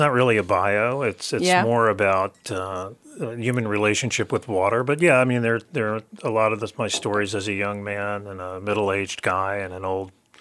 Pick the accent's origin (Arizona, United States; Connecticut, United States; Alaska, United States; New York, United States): New York, United States; Brooklyn; born there; I think it was because I was born on Shore Road in Brooklyn on the Hudson River. I think I could hear it from my crib, and that just programmed me for the rest of my life.